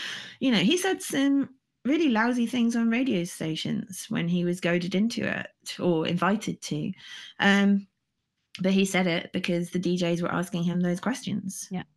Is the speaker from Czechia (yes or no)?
no; United Kingdom; especially as a Brit